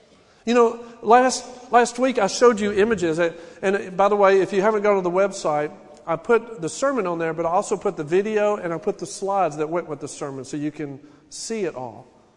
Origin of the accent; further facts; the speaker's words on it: Texas, United States; I can only show you my perspective as an American because that's what I am. I'm here in Texas.